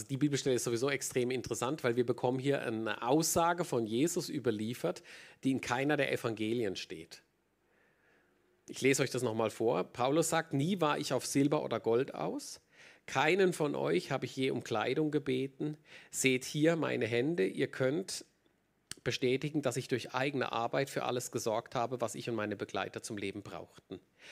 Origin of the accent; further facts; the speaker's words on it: Switzerland; für uns als Schweizer